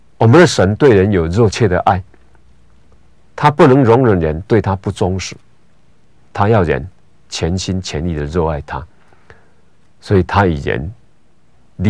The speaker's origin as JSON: {"language": "Chinese", "country": "Taiwan", "said": "尤其我们台湾人所拜的神特别多"}